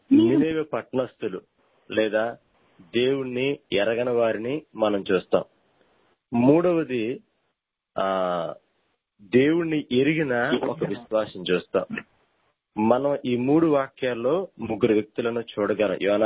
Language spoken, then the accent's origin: Telugu; Vetlapalem, Andhra Pradesh, India; దాని తర్వాత 2 రోజులు కూడా మా స్వగ్రామం వేటలపాలెంలోను